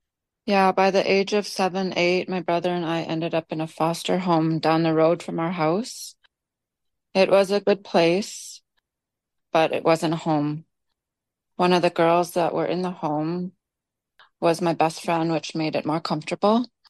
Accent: Whitehorse, Yukon, Canada; So yeah, I was born and raised in Whitehorse. My dad bought a small house with a big property out in Marsh Lake. So that's where me and my brother were raised.

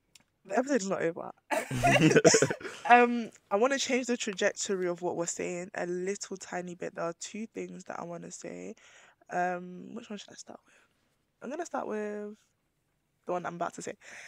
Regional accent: Nigeria; even like Nigeria, I'm Nigerian, you're Nigerian

